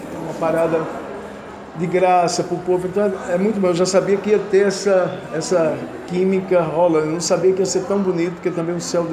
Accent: Pernambuco, Brazil; Eu sou do interior também, então eu sei. Somos VIP, né? Vim do interior de Pernambuco

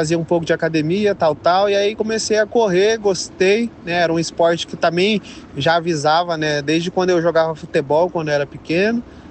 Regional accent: Londrina, Paraná, Brazil; sou de Londrina, aqui no Paraná, tenho 22 anos.

